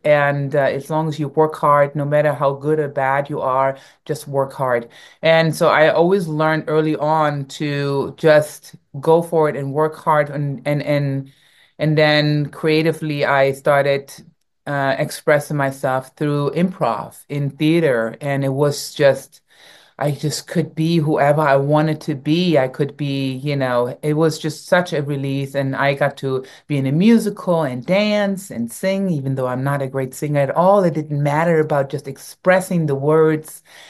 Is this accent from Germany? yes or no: yes; Berlin, Germany; I grew up in Berlin, Germany, West Berlin